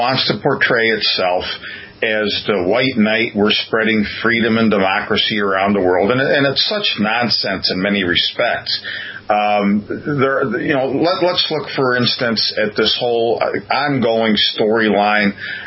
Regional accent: United States; So I don't say that because I'm not patriotic as an American and love my country

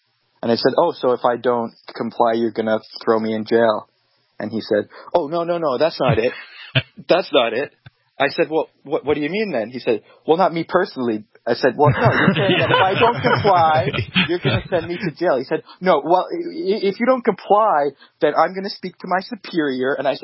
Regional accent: Canada; born there; I've only ever dealt with them in English, and I was born in Canada.

